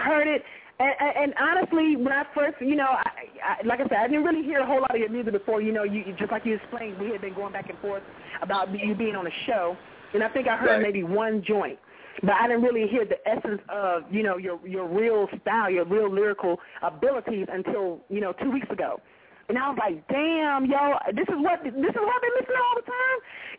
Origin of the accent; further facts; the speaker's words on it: North Carolina, United States; because people know I'm from North Carolina, and people from North Carolina, we tend to, you know, emulate and follow the style of anything above the Mason-Dixon line